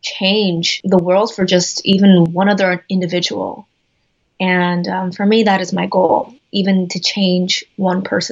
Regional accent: United States; born there; Even though I was born in America, I never really felt like I was able to belong just because of how I looked.

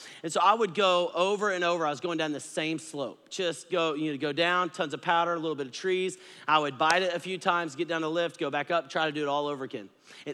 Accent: Texas, United States; I grew up in Texas, so I was a little closer to Colorado where I could go skiing a little bit more on mountains.

